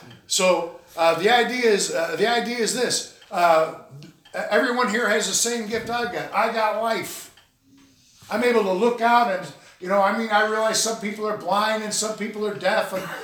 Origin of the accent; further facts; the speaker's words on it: New York, United States; I'm from Western New York, by the way.